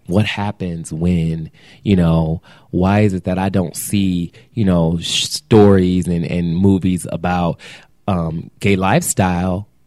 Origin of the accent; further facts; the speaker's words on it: Toledo, Ohio, United States; also born or lived in Detroit; I came from Northwest Ohio, Southeast Michigan. Mm. Yeah, you know, started in Toledo, Ohio, and then Southeast Michigan, Detroit, of course.